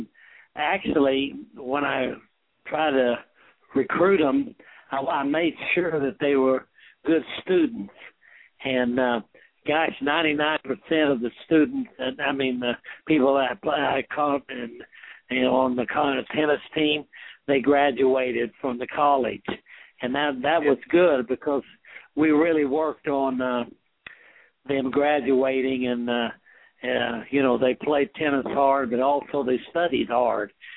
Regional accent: Perryton, Texas, United States; Yes, I grew up in Perryton, and then I got the first scholarship at Texas Tech

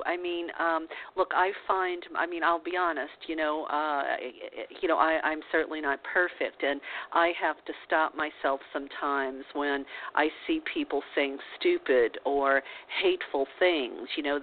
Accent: the South, United States; I mean, I was brought up in the South, and I will say, here on live radio that, I grew up a racist because I didn't know any better

